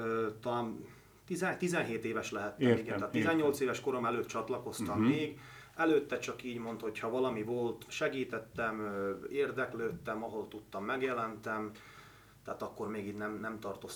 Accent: Southern Slovakia, Slovakia; mert hát felvidéki magyarként Szlovákiában én azt hiszem, hogy én azt tartom legfontosabbnak, hogy mi itt megmaradjunk és gyarapodjunk

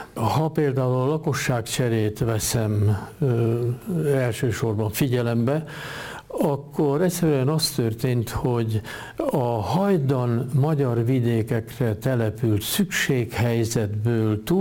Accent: Hungary; Én magyar vagyok, és igyekszem tisztességes lenni, és nem viszem vásárra a bőrömet. Mert én ez vagyok, őseim is ezek voltak, én az akarok maradni továbbra is.

